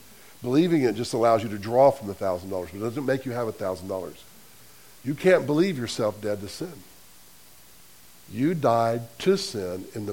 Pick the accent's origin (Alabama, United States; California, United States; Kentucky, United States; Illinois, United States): Alabama, United States; Selma; We're in New York. It's really cold. I'm from Selma. This is scary, you know?